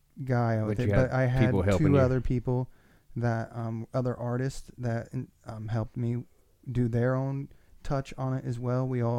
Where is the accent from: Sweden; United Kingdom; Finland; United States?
United States; Illinois; I'm an artist from Illinois.